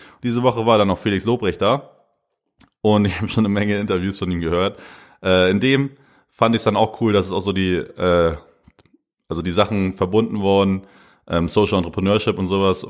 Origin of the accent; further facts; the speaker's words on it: Lennförden, Schleswig-Holstein, Germany; Also ich komme ja aus Lennförden, ein kleines Dorf im Herzen Schleswig-Holsteins. Und ich komme vom Bauernhof.